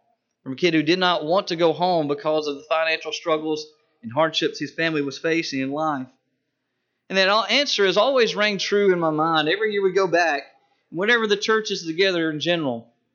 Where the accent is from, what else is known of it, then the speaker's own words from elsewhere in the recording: Indian Creek, United States; I grew up in Indian Creek. Always wanted to be back there.